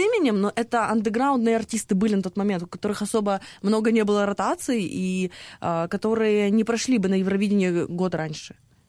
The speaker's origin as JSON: {"language": "Russian", "country": "Ukraine", "said": "Украине, что мы украинцы, это не скучно."}